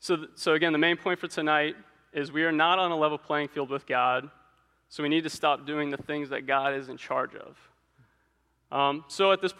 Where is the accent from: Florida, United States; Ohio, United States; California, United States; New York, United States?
Florida, United States; Clearwater; now in Orlando, United States; I'm from Clearwater originally. Just grew up playing baseball.